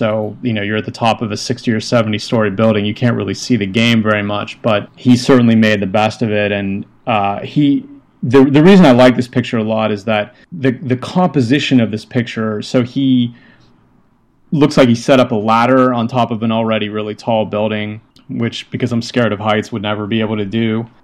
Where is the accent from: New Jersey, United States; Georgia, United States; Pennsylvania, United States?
Pennsylvania, United States; Pittsburgh; growing up in Pittsburgh, I've seen this picture printed very large in the museum.